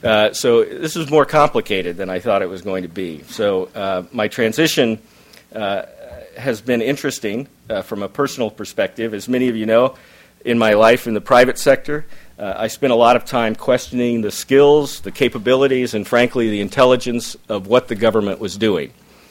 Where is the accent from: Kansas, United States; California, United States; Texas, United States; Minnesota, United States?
Kansas, United States; I'm as a Midwesterner that you took under your wings, and being from Western Kansas, I still want to try to convince you that South Dakota is part of the East Coast establishment.